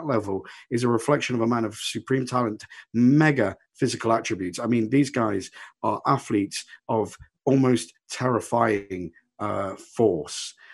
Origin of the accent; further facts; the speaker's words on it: Leicester, East Midlands, United Kingdom; Growing up in Leicester